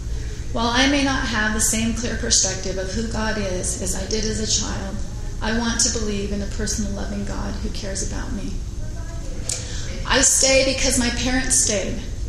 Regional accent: Arizona, United States; My father served in a bishopric when I was a child growing up in Arizona

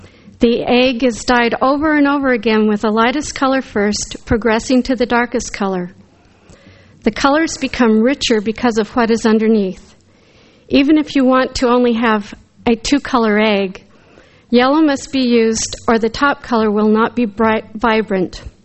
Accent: California, United States; Growing up near San Francisco, I knew that my father was a Republican and my mother was a Democrat.

